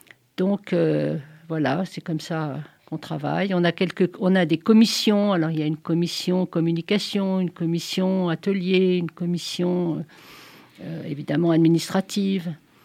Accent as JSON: {"language": "French", "town": "Grenoble", "region": "Auvergne-Rhône-Alpes", "country": "France", "said": "Donc moi, je viens de Grenoble"}